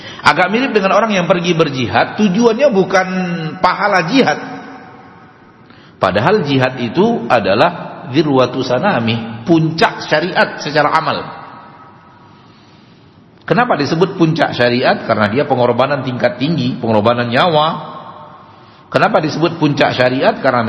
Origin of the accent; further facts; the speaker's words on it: Sumatra, Indonesia; dalam bahasa kita orang Sumatera, kali-kalinya hanya dunia